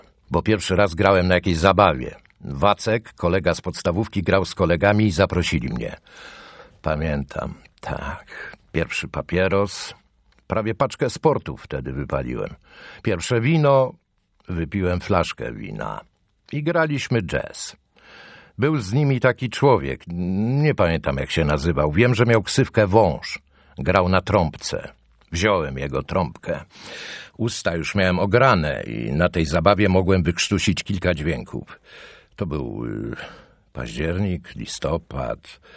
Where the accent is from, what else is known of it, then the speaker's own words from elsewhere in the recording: Kraków, Lesser Poland, Poland; Generalnie ja jestem z Krakowa. Kraków to cała moja młodość.